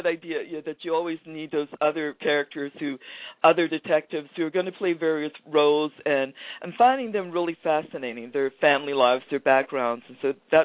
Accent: Danville, Virginia, United States; I actually started out writing nonfiction after finishing my dissertation about my hometown, Danville, Virginia, in the early 20th century.

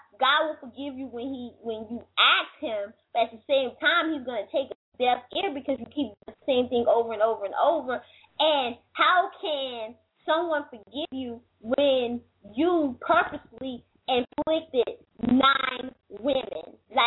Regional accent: New York, United States; I'm from New York.

